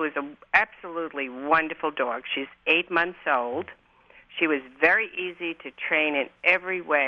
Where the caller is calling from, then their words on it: Huntington, New York, United States; from Huntington, New York.